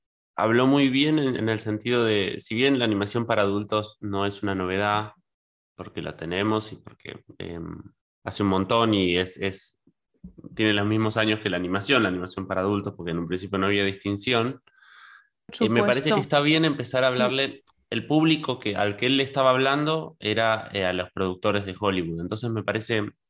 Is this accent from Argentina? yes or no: yes; Argentina; cómo nos representa a nosotros como argentinos también ese corto.